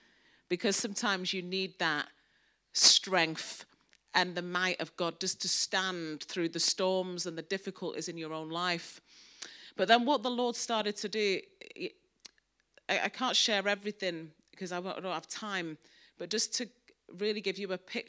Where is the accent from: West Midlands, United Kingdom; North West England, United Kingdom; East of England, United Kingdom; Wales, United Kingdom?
North West England, United Kingdom; Manchester; accent: Mancunian; now in London, United Kingdom; I live in London. I'm from Manchester. As you can tell, my accent is a Mancunian accent. I got called to live in London 4 years ago.